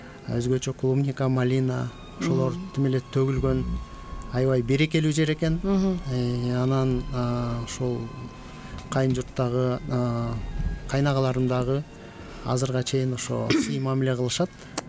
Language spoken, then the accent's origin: Kyrgyz; Talas, Talas Region, Kyrgyzstan; Мектепти биринчи класстан 11 класска чейин жалаң бешке бүткөм. Талас шаарында номер 5 орто мектепте.